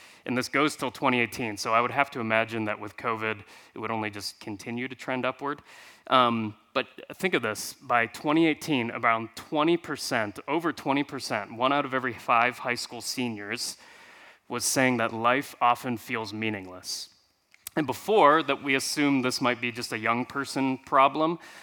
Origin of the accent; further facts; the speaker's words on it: Columbus, Ohio, United States; But like I mentioned, not from the South. I'm from Columbus, Ohio. That's where I grew up.